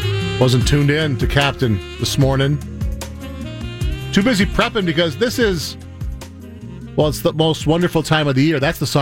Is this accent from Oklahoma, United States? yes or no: no; Milwaukee, Wisconsin, United States; Most upsets are picking my hometown team, the Bucks, to upset the 2-seeded Celtics.